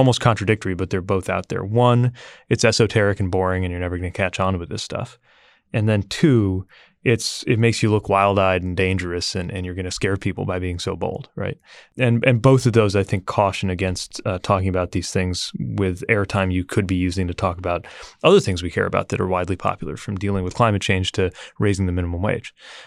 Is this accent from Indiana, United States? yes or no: yes; Indiana, United States; Birch Bayh, my home state senator in Indiana